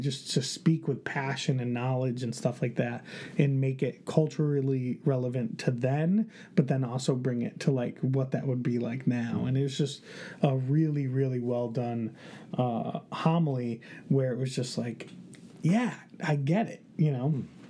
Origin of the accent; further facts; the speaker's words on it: Connecticut, United States; I'm actually from Connecticut. I normally go to a church in Bloomfield, but I'll be going to a church down here.